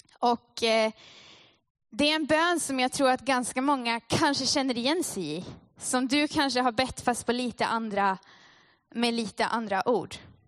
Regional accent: Umeå, Västerbotten County, Sweden; Jag är gift med Benjamin. Och jag är ursprungligen från Umeå.

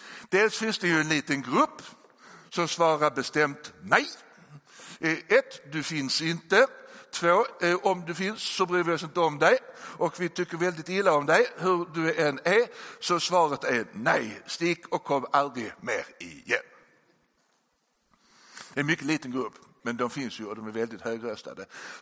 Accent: Malmö, Skåne, Sweden; Ja, om de då kommer från Malmö där jag kommer ifrån

